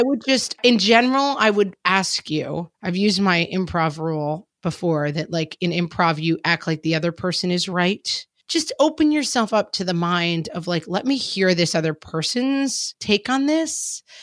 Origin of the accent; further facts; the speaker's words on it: Texas, United States; I grew up in Texas and toy guns, part of our lives.